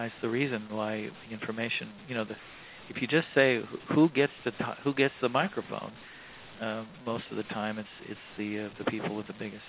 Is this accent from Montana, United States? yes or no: yes; Montana, United States; I rode on an airplane back to my home state of Montana, which I've always loved to think of as this pristine, clean place.